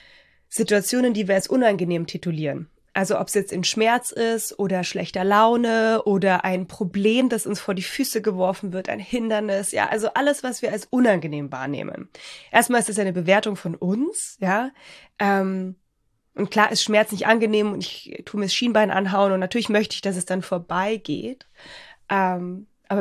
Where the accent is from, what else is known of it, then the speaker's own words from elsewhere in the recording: Bavaria, Germany; wie man bei uns in Bayern sagt.